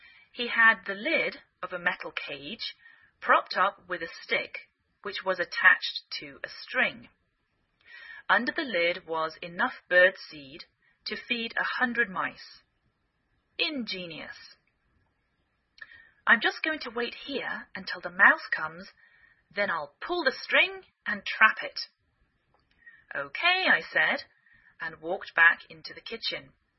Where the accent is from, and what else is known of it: England, United Kingdom; now in United States